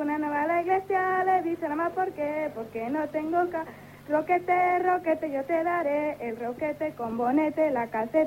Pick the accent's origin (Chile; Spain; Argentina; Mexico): Spain; Segovia, Castile and León; De Segovia.